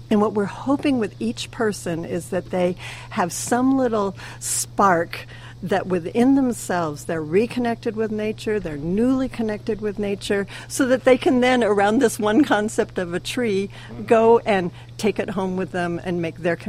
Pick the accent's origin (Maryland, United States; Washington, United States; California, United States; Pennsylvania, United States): California, United States; I grew up in California